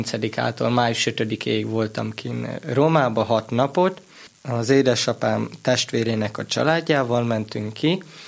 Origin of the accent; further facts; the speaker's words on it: Celldömölk, Vas, Hungary; born there; 16 éves, Celldömölkön születtem, alsósági lakos vagyok, és jelenleg Szombathelyen tanulok.